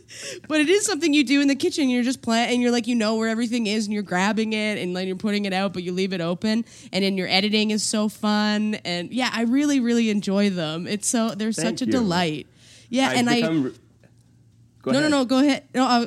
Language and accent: English; East Coast, United States; You can swear on this podcast. Who cares? I'm from the East Coast.